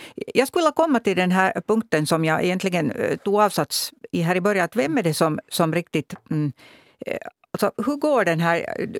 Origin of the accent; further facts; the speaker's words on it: Hanko, Uusimaa, Finland; Orten där jag är född och uppvuxen i Hangö